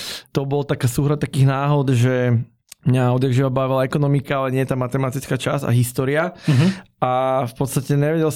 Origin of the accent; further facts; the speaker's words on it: Dúbravka, Bratislava Region, Slovakia; Ja som až z Dubravky pôvodne.